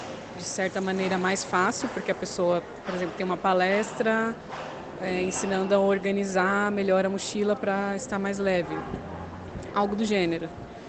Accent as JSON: {"language": "Portuguese", "region": "São Paulo", "country": "Brazil", "said": "eu sou de São Paulo"}